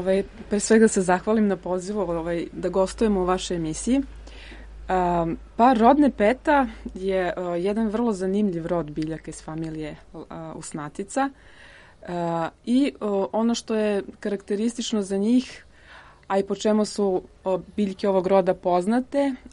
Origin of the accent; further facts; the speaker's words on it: Serbia; znači raste samo kod nas u Srbiji